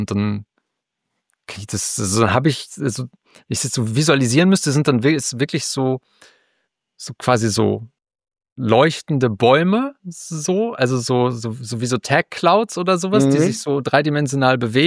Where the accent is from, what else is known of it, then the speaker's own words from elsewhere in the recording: Dinslaken, North Rhine-Westphalia, Germany; von Bochum nach Dienstlaken, wo ich aufgewachsen bin